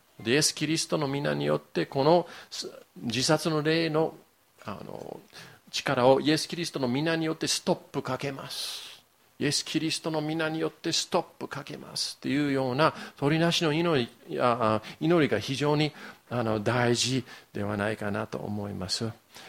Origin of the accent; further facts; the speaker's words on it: Yokohama, Kanagawa, Japan; 僕は横浜育ちなんだけれども